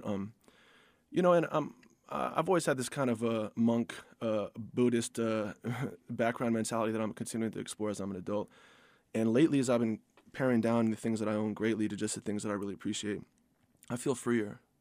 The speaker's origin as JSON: {"language": "English", "region": "East Coast", "country": "United States", "tie": "born or raised there", "said": "And also growing up on the East Coast and being around Richie culture, I basically went to Times Square for fun every weekend."}